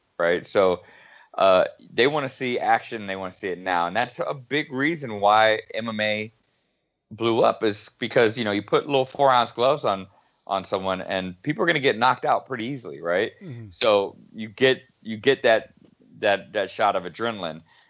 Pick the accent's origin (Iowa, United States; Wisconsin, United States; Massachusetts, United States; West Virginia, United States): Massachusetts, United States; Boston; I never once fought in Boston, which was my hometown.